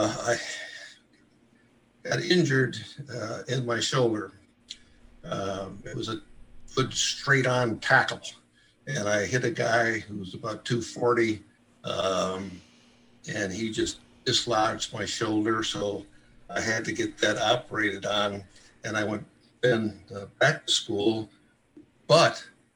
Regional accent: Detroit, Michigan, United States; I grew up in Detroit, Michigan, in the city itself. I went to a city high school that had over 5,000 students.

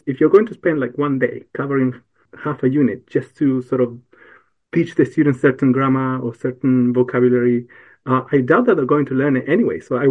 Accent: Chile; English is a second language; I'm from the south of Chile, and I learned English there, and I taught English there as well.

